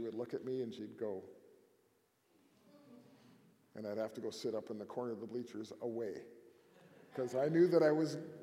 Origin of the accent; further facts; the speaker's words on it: Canada; now in Dallas, United States; I've been in Dallas for 32 years, I'm still a Canadian citizen, much to the chagrin of some of my friends. But I call Dallas home. It's the place I've lived longest in my life, even though I'm 65 years old.